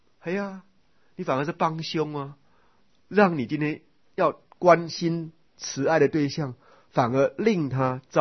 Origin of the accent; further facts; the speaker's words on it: China; 所以佛法的美好，再加上我们中国既有文化的美好，应该要相辅相成，去掉中国人过去在教育方法上不足不充分的部分